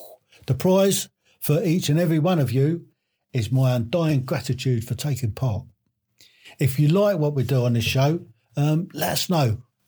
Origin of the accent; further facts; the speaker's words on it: Woofferton, West Midlands, United Kingdom; Yeah, I come from Wooferton in Shropshire.